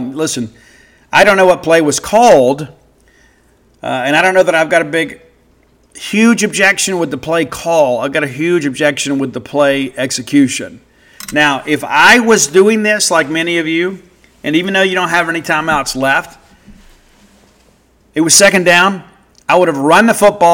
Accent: Mississippi, United States; I am from South Mississippi, so we get ranch on it no matter how the chicken is prepared.

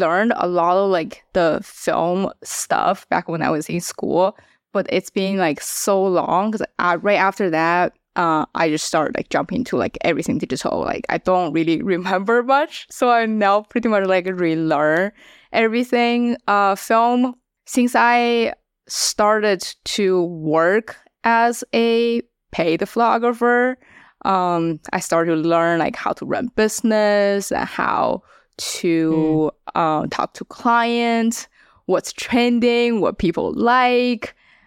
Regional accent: China; English is a second language; now in Los Angeles, United States; I'm a photographer based in LA. I'm from China. I came to LA to study filmmaking.

